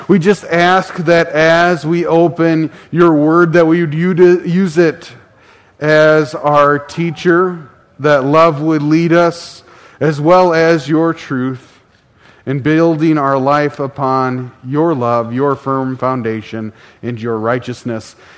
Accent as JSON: {"language": "English", "region": "Michigan", "country": "United States", "said": "And while I'm from Michigan, like Ryan, don't hold that against me."}